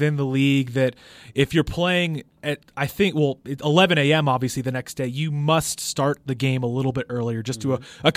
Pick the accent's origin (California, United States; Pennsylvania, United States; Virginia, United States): California, United States; Burbank; I grew up in Burbank, so right outside Los Angeles, and we went to watch batting practice.